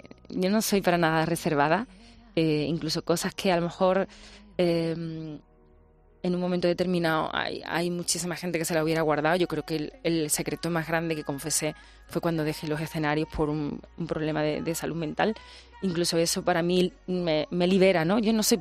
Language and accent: Spanish; Matalascañas, Andalusia, Spain; also born or lived in Coria del Río; está mi mar, mi mar de Matalascañas, que es la playa donde yo me he criado, en Huelva. Después está Sevilla, está mi pueblo, está Coria, está mi río Guadalquivir, que pasa por Coria.